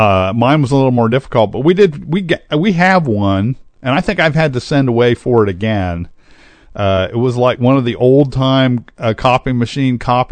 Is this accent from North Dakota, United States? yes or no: no; Kansas, United States; born there; I was born in Kansas and I was born on a Navy base.